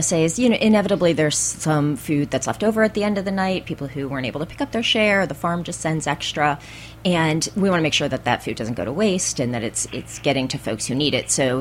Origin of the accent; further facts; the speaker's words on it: Midwest, United States; And I'm from the Midwest, so farmers